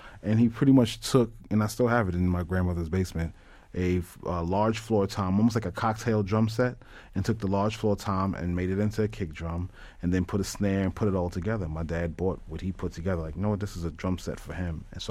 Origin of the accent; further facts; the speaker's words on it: New York, United States; I remember the time growing up in New York in the Ed Koch era when it was I Love New York